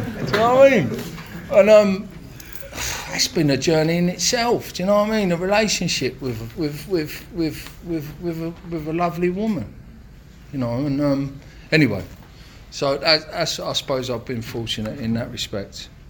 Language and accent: English; Islington, London, United Kingdom; You know, I grew up in Islington, loved football, obsessed with football as a kid, played football.